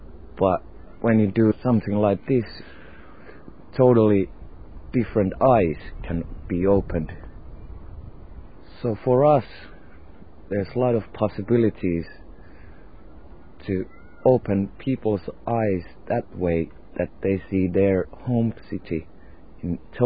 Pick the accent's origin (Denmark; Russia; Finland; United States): Finland; Helsinki, Uusimaa; This is Helsinki, my hometown.